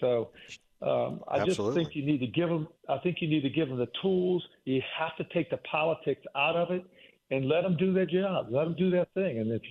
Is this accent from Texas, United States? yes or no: no; Louisiana, United States; You know, I'm born and raised in Jefferson Parish. I've spent, other than my military time, almost my entire life here.